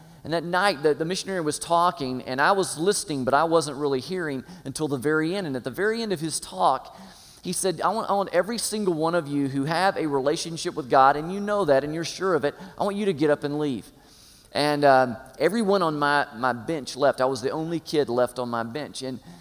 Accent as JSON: {"language": "English", "town": "Tallahassee", "region": "Florida", "country": "United States", "tie": "born there", "said": "I was born in Tallahassee, Florida, and raised by great parents."}